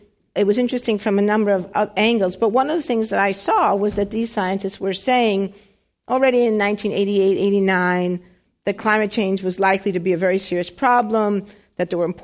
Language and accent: English; United States; in the 1960s, growing up in the United States, if you were able to do science, you were strongly encouraged to do that.